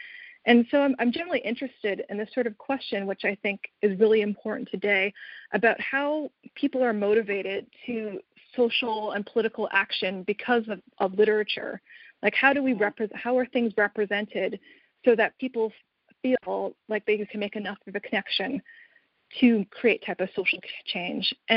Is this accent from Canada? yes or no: yes; Canada; I'm actually Canadian.